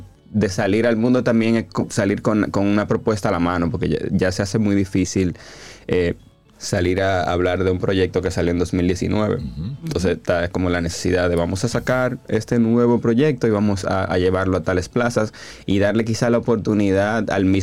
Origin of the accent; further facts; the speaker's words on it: Dominican Republic; Algo que uno hace como dominicano es salir a camino.